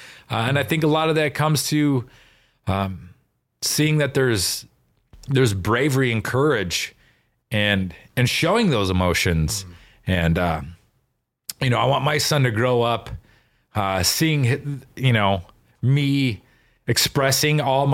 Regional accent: Midwest, United States; and then maybe growing up in the Midwest in a blue collar community, right?

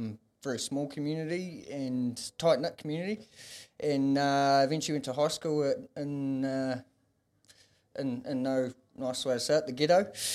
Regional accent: Auckland, New Zealand; So I'm from Auckland, New Zealand, particularly from South Auckland, which holds some rep around the world, if you look at the headlines sometimes. I grew up in a little sort of harbourside community, rural

